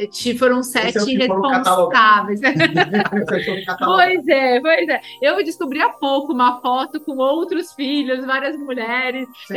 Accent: São Paulo, Brazil; meu pai é paulista, que era da terceira geração, e eu também sou paulista.

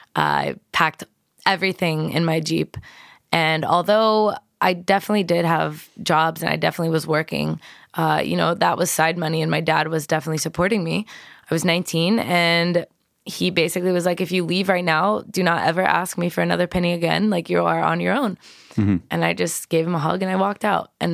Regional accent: Tampa, Florida, United States; born and raised in Tampa, Florida, I was always kind of, you know, the hustler.

